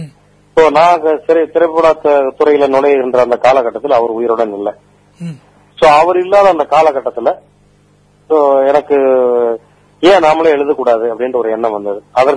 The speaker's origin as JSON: {"language": "Tamil", "town": "Kumarapalayam", "region": "Tamil Nadu", "country": "India", "tie": "born there", "said": "சேலம் ஈரோட்டுக்கு நடுவில் குமாரபாளையம், பவானி குமாரபாளையம் அதான் என்னுடைய நான் பிறந்த ஊரு. அந்த ஊர்ல கேக்குறது திருச்சி வானொலி நிலையம் தான் வந்து கேட்கும்."}